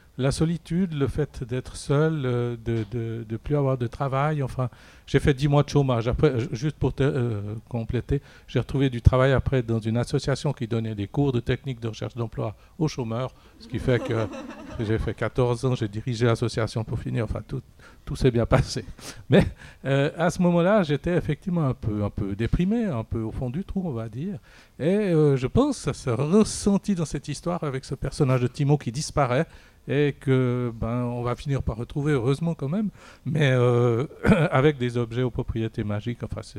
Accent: Switzerland; J'ai d'abord travaillé comme je suis suisse, j'ai d'abord travaillé dans une banque, évidemment.

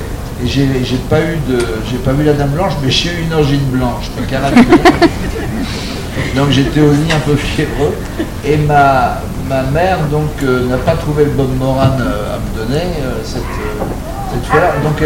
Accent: Grand Est, France; born there; Je suis né dans les Ardennes, et les Ardennes, c'est vrai que c'est une immense forêt et qui est pleine de légendes.

